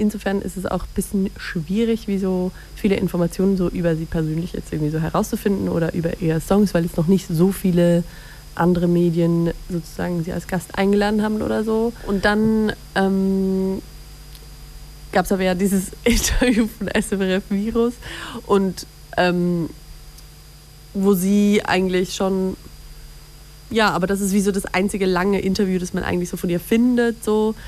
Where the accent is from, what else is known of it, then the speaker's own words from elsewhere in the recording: Zurich, Switzerland; Nee, aber ich komme aus Zürich.